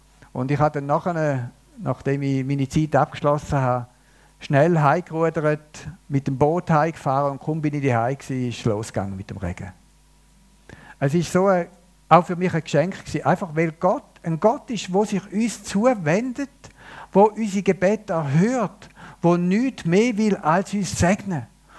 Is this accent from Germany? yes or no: no; Switzerland; Und Herr, wir haben als Schweizer Volk erlebt